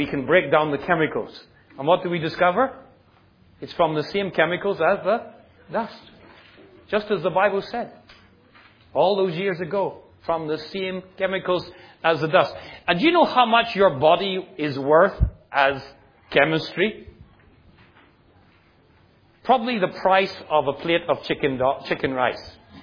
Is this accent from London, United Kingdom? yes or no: no; Northern Ireland, United Kingdom; I'm not English, so don't insult me, okay? From Northern Ireland. You'll be very offended.